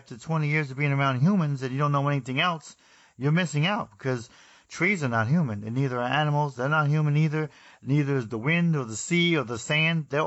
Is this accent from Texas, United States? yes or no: no; New Jersey, United States; I had parents that were very cosmopolitan in terms of making sure I went to New York, because I'm from New Jersey, to see some of the greatest museums on earth